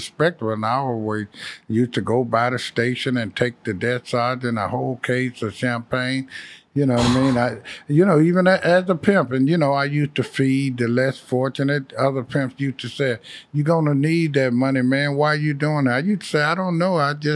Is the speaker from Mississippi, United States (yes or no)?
no; Chicago, Illinois, United States; also born or lived in California, United States; You know, like I said, I'm from Chicago. So in 85, I left California, went back to Chicago.